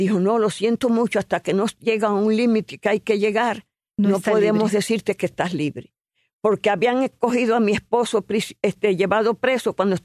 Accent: Manzanillo, Granma, Cuba; moved away as an adult; Y yo me fui para mi pueblo precioso, Manzanillo, a la orilla del mar

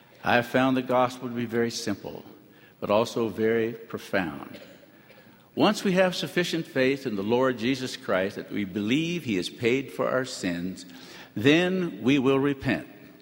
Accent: Missouri, United States; I was born and reared in Missouri, where much of the early history of this church took place

